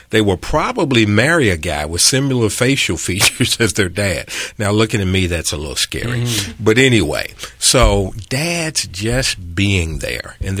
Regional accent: United States; Where are you from? I said, I'm from America.

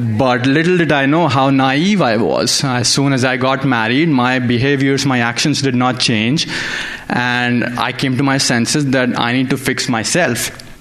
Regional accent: India

